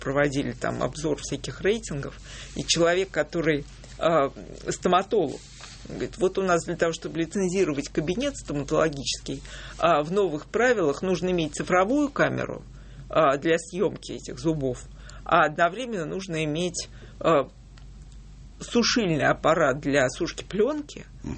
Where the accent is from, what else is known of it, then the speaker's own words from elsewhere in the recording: Moscow, Russia; я выросла в Перово.